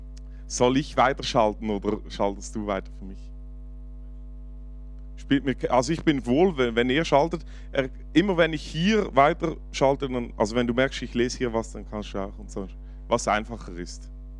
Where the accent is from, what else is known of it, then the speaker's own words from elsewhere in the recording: Aargau, Switzerland; also born or lived in Western Switzerland; ich bin aus dem Aargau ursprünglich, zwar im Welschland in der Westschweiz geboren, dann habe ich in Basel Theologie studiert